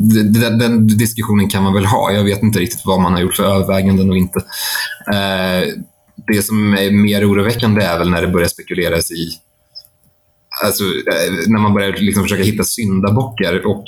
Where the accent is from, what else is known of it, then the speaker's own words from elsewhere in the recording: Sweden; Det här är någonting som vi infödda svenskar är väldigt väl införstådda